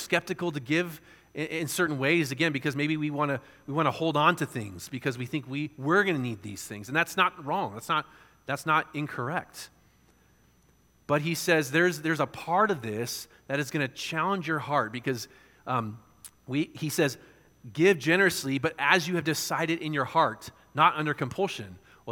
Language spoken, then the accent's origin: English; San Diego, California, United States; And I'm from San Diego, so that's even worse.